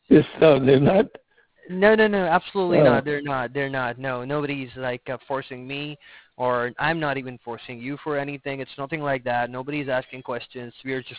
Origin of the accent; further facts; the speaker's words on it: Holloway, London, United Kingdom; Yes, that's English. I'm from North London, all the way.